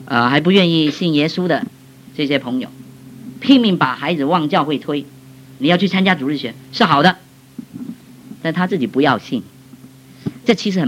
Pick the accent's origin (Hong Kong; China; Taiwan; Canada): Taiwan; 我们从台湾来都知道，亿万富翁啊。